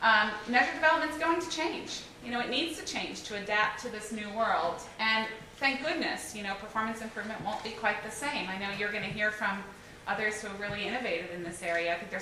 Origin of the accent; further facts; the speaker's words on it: Philadelphia, Pennsylvania, United States; I'm a fast talker. I'm from Philly, so I'll be done by the time.